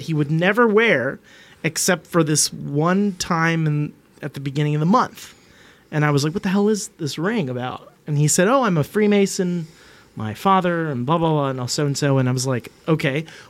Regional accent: North Arlington, New Jersey, United States; 15W, that's the Meadowlands. North Arlington, New Jersey.

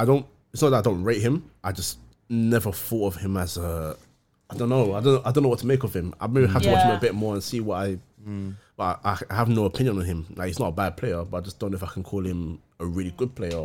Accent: London, United Kingdom; Listen, we're from London.

